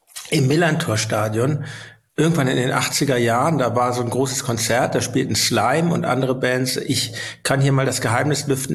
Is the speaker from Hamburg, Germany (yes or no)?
yes; Hamburg, Germany; ich bin ja in Winterhude aufgewachsen, bin ich weit mit der U-Bahn gefahren, um dorthin zu kommen